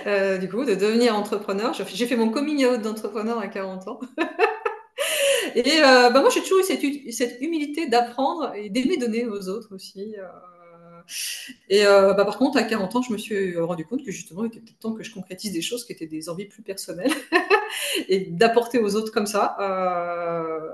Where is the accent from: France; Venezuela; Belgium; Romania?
France; Auvergne-Rhône-Alpes; Alors moi, je viens de Haute-Savoie et non, non, du coup, j'ai fui Paris parce que ben, je ne me sentais pas du tout parisienne.